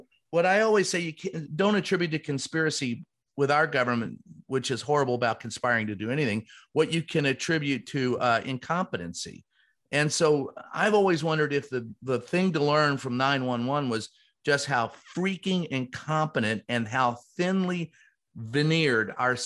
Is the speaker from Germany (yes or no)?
no; Vietnam; I grew up in Vietnam